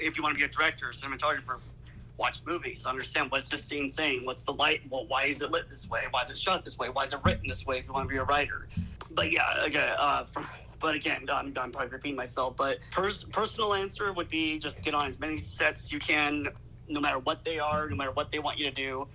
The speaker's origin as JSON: {"language": "English", "town": "Lone Pine", "region": "California", "country": "United States", "said": "Where are you from in LA? I'm from Lone Pine."}